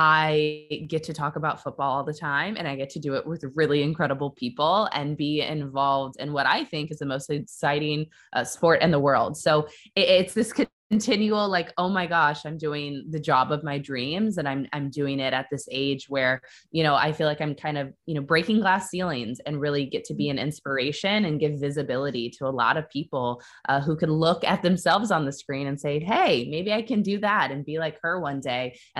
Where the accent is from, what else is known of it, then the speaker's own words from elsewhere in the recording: Kansas City, Missouri, United States; So I'm from Kansas City, Missouri. That's where I grew up. And I grew up watching the Kansas City Chiefs, having season tickets.